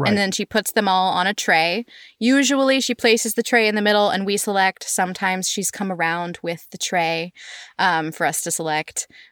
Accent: Orlando, Florida, United States; born and bred in Florida

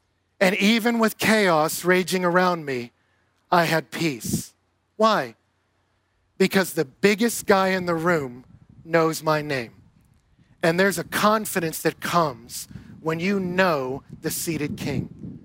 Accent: Houston, Texas, United States; So I'm from Texas originally. Okay, 7 or 8, all right. And so I grew up going to the Houston Livestock Show and Rodeo every single year

